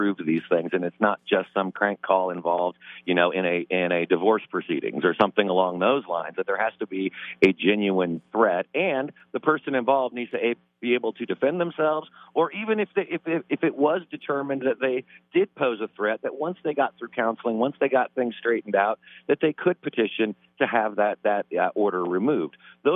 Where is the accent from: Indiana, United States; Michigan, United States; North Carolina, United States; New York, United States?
Indiana, United States; Obviously, I'm from Indiana, and when I go back home, and when I'm traveling around the Midwest